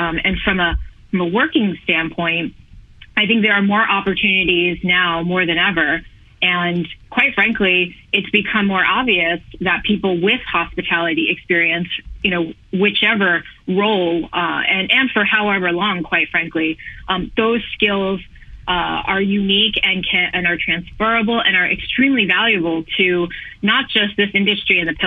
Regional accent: New York, United States; Born and raised in New York, worked in retail and food service and restaurants and hotels through most of my high school years into my early college years

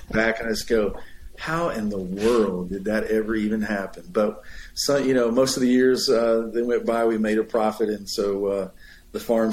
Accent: Oklahoma, United States; I grew up in Oklahoma. I grew up on a farm. So we raised cattle, livestock, and that kind of thing.

